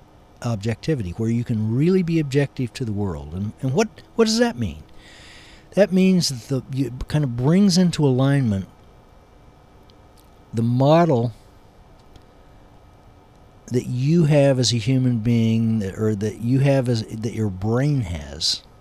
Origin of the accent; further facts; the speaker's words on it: Kansas, United States; we lived, born and raised in Kansas